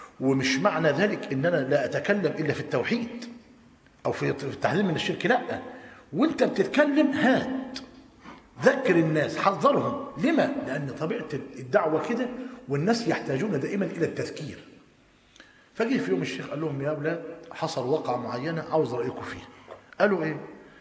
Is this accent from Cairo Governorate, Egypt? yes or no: no; Tanta, Gharbia, Egypt; عندنا في طنطا أنا قريب منه،